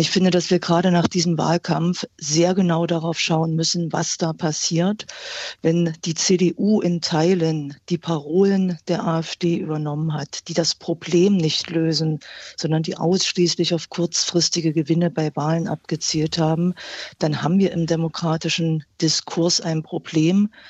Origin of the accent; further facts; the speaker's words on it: East Germany, Germany; Naja, ich lebe hier, seit ich geboren bin. Ich habe mich für meine Heimat, für mein Bundesland, für Ostdeutschland Zeit meines Lebens eingesetzt.